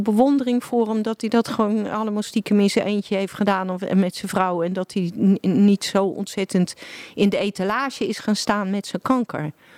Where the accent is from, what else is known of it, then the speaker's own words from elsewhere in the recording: Utrecht, Netherlands; Ik ben geboren op de Oude Gracht, boven het café van mijn oma, de moeder van mijn vader. Maar daar heb ik maar een half jaar gewoond en toen zijn mijn ouders naar een keurige wijk in Utrecht verhuisd.